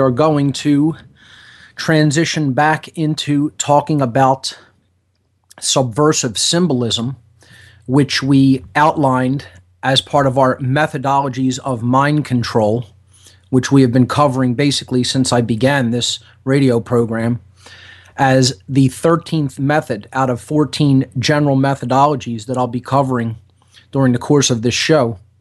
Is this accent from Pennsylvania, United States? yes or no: yes; Philadelphia, Pennsylvania, United States; is coming up right here in Philadelphia, my hometown, on July 7th, 8th, 9th, and 10th.